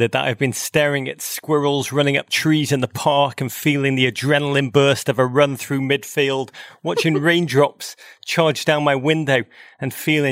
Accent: Liverpool, North West England, United Kingdom; when I was a kid growing up in Liverpool.

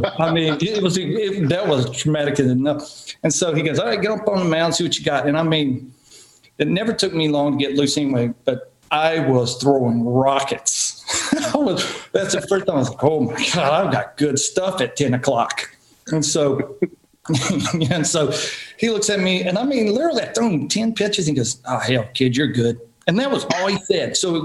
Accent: Marion, Virginia, United States; Nolan, you made your debut in my hometown, Marion, Virginia.

